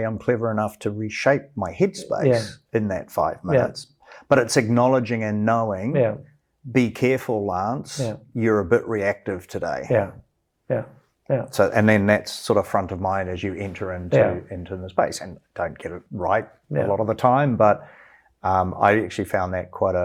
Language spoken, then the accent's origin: English; New Zealand; growing up in New Zealand, which is a not a small country, but a small population, far, far away from the rest of the world